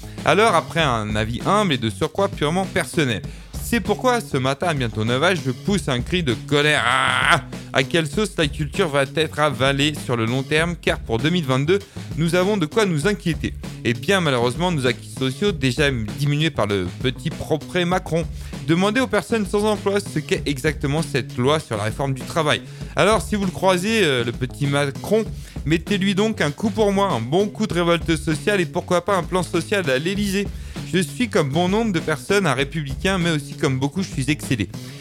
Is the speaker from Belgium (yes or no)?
no; Georgia; French is a second language; moved away as an adult; je viens de Géorgie, j'ai fui la guerre avec ma femme et mes enfants. Je suis prothésiste dentaire, j'ai 30 ans.